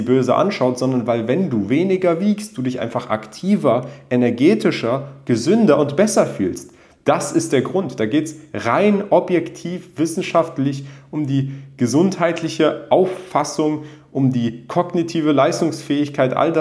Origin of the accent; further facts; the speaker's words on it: Berlin, Germany; In Berlin, da wo ich aufgewachsen bin, über 20 Jahre meines Lebens